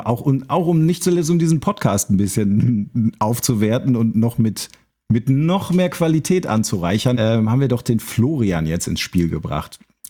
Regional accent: North Rhine-Westphalia, Germany; Ich bin auch aus dem Münsterland

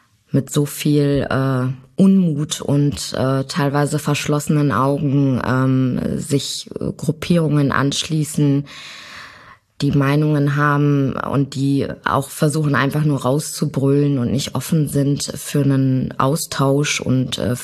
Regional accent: Isernhagen, Lower Saxony, Germany; also born or lived in Hanover; Wir sind nach Isernhagen gezogen und bin dort aufgewachsen und lebe tatsächlich immer noch dort.

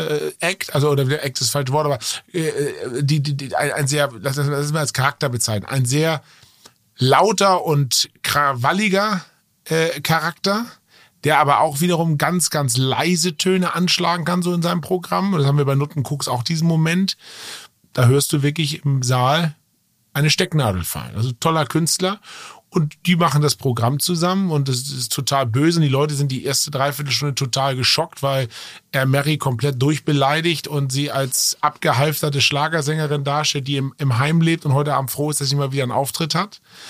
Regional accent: Jork, Lower Saxony, Germany; ich war als Jugendlicher, ich bin in York im alten Land aufgewachsen.

